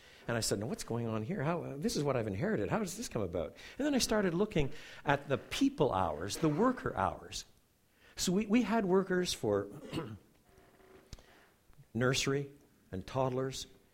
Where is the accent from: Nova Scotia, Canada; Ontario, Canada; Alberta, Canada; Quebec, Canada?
Quebec, Canada; I was brought up in French Canada, so I had a different perspective on things.